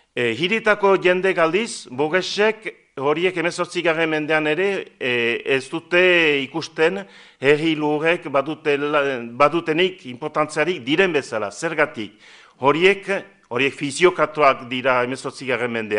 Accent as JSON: {"language": "Basque", "town": "Estérençuby", "region": "Nouvelle-Aquitaine", "country": "France", "said": "ni Estrentzubikoa naiz, eta badakit gure herrian"}